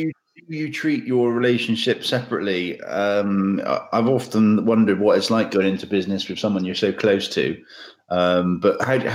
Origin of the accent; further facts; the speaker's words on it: Longwell Green, South West England, United Kingdom; I grew up in Longmore Green and could always smell the Cadbury's chocolate factory from Keynsham, which is long gone now.